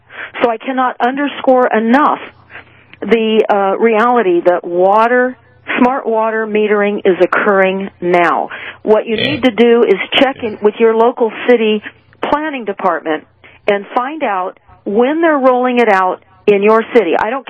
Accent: Kenya; also born or lived in Tanzania; I am from Kenya.

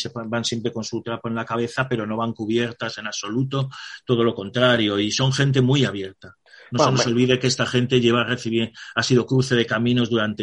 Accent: Spain; nosotros que somos españoles lo aguantamos bien, perfectamente.

